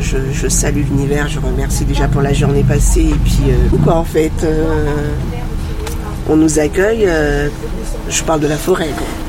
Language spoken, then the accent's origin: French; Martinique, France; Déjà, mon accent, je me rappelle, j'étais souvent moquée par rapport à ça.